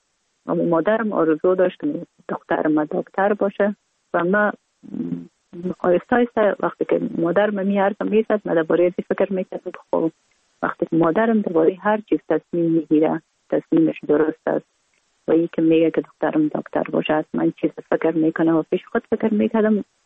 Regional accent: Kabul, Afghanistan; born or raised there

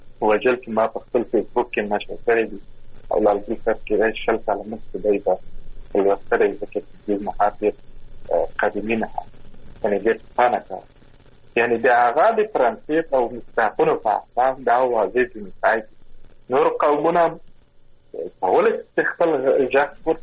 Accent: Kandahar, Afghanistan; لکه موږ د کندهار یم

